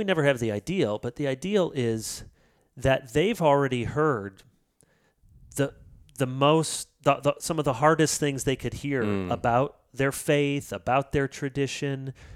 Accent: Grand Rapids, Michigan, United States; I grew up mostly in Grand Rapids, and everyone, we live in a bubble.

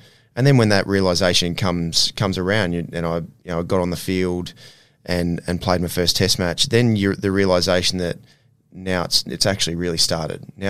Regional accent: Ipswich, Australia; my environment that I grew up in around Ipswich, growing up in Ipswich as well, was a sporting community in a big way.

